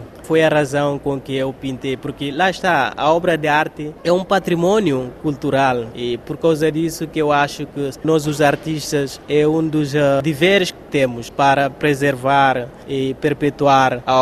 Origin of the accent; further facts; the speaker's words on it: Guinea-Bissau; Devemos pensar que somos guineenses e cabe aos próprios guineenses trabalhar a Guiné.